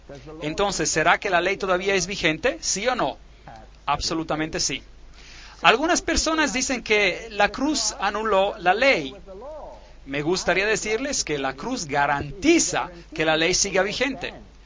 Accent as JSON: {"language": "Spanish", "country": "South Africa", "said": "Allá en Sudáfrica, de donde yo vengo, tenían leyes muy extrañas en nuestro país."}